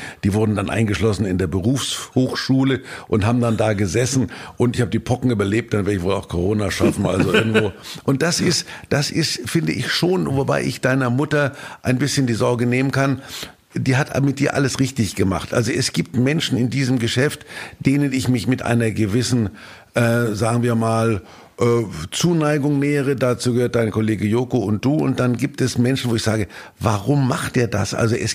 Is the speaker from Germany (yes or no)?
yes; Kulmbach, Bavaria, Germany; ich komme aus der Weltstadt Kulmbach.